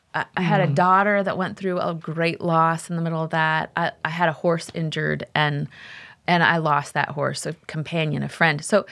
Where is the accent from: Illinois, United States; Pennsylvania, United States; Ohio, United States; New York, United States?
Pennsylvania, United States; State College; also born or lived in Midwest; So when we moved back to State College, Pennsylvania, my hometown, my son was about 10 years old.